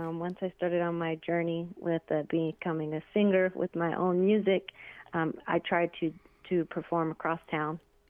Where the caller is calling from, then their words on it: Las Vegas, Nevada, United States; Yeah, I'm calling in from Las Vegas, Nevada.